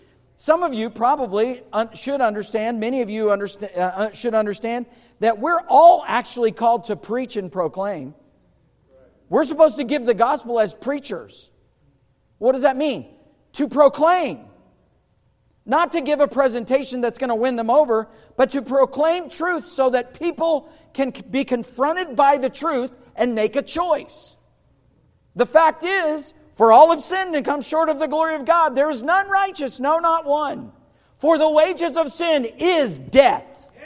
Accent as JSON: {"language": "English", "region": "the South", "country": "United States", "tie": "born or raised there", "said": "I grew up in church. My dad was a good preacher. I heard it. Hot and heavy. I grew up in the South."}